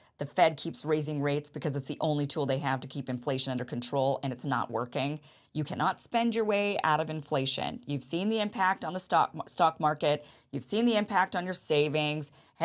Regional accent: United States; As an American, we should all just say, yeah, we absolutely don't want censorship.

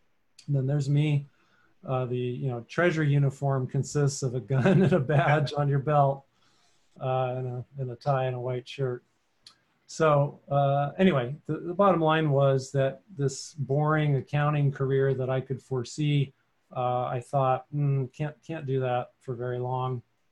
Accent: San Jose, California, United States; I was born and raised in San Jose, about 50 miles to the south of San Francisco.

